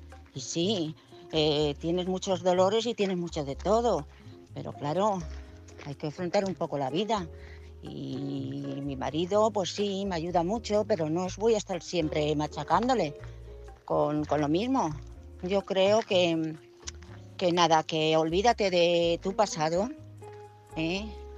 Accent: Madrid, Community of Madrid, Spain; de Madrid.

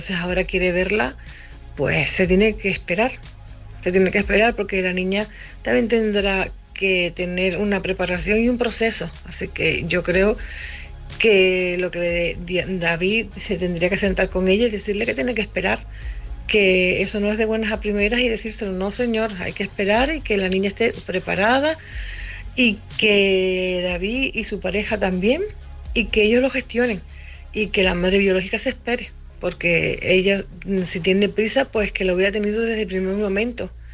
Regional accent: Canary Islands, Spain; now in A Coruña, Spain; la tinerfeña que vive en La Coruña.

